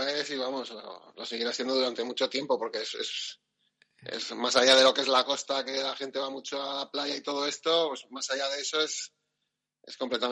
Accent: Pamplona, Navarre, Spain; porque yo soy de Iruña, ¿no?

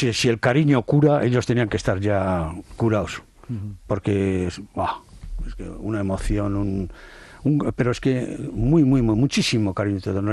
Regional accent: Usansolo, Basque Country, Spain; Y yo personalmente soy de Usánsolo

